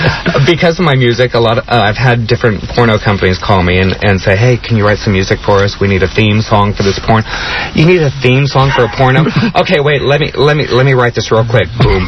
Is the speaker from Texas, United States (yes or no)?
yes; El Paso, Texas, United States; also born or lived in Phoenix; That was back in El Paso. And then, yeah, I grew up in El Paso. Well, I grew up in El Paso and Phoenix.